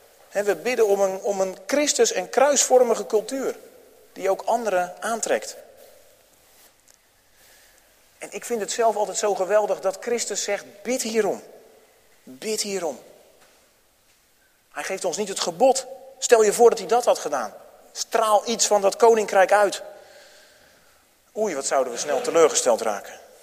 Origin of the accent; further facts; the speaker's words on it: Netherlands; En als je dan als Nederlanders bij elkaar zit, hè, want dat heette dan ook de Oranje Camping, dan ontstaat er op zo'n camping iets van de Nederlandse cultuur.